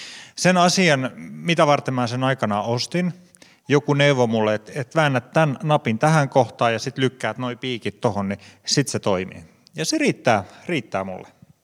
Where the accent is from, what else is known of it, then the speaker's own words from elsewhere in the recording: Karelia, Finland; me todettiin, että me ollaan karjalaisia ja me karjalaiset ehkä tehdään pieni poikkeus